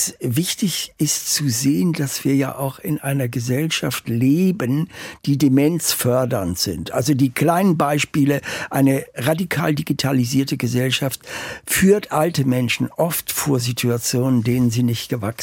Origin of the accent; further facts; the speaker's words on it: Hamburg, Germany; born there; Ich bin 1939 in Hamburg geboren.